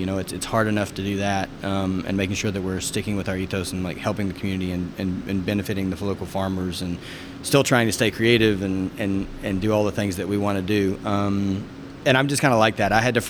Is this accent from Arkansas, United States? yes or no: yes; Arkansas, United States; I grew up in Arkansas. So my father was a Methodist minister, grandfather and great-grandfather were Methodist ministers in the state of Arkansas. So we moved around everywhere.